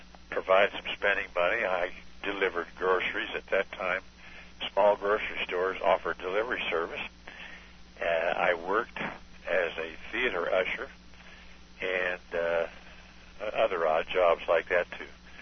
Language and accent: English; Marion, Indiana, United States; I was born and raised in the little town of Marion, Indiana. The population was about, 50,000.